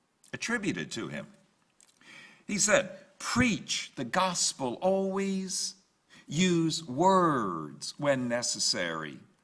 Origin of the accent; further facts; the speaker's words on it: Asbury Park, New Jersey, United States; I grew up in Asbury Park, New Jersey. Oh … says greetings, by the way. And Asbury Park is next to Ocean Grove.